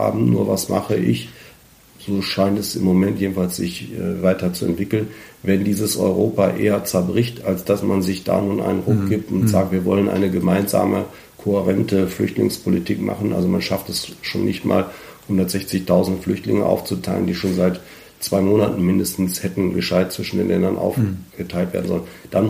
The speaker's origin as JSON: {"language": "German", "country": "Austria", "said": "Das haben wir bei uns in Österreich auch."}